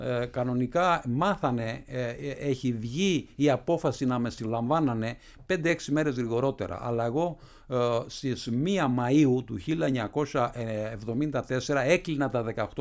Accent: Northern Epirus, Albania; Από το χωριό μου παράδειγμα, είναι το μεγαλύτερο, τυχαίνει να είναι το μεγαλύτερο χωριό στη Βόρειο Ήπειρο

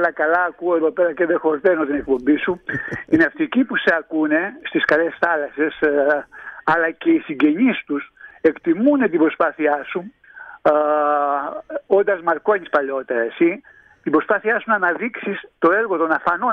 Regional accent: Diminio, Peloponnese, Greece; Είμαι από ένα χωριό έξω από το Κιάτο, το Δημηνιό. Το σπίτι μου είναι στην πλατεία πάνω του χωριού, 1000 μέτρα από τη θάλασσα

